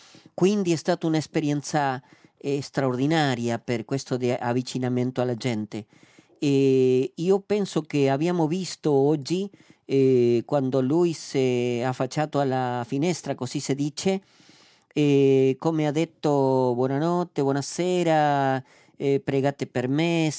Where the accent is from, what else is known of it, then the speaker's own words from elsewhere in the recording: Argentina; Italian is a second language; Io sono argentino